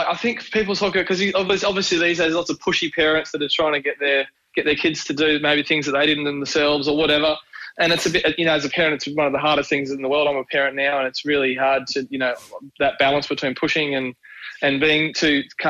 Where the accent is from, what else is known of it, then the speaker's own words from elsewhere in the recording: Narrabeen, New South Wales, Australia; I grew up in Narrabeen, northern beach of Sydney, and everyone else surfed.